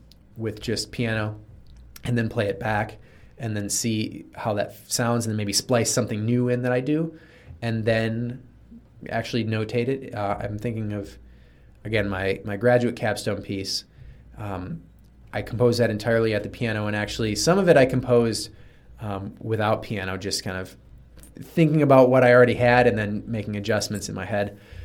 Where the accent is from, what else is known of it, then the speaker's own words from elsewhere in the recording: Buffalo, New York, United States; But the pianist and singer, he and I grew up together in Buffalo.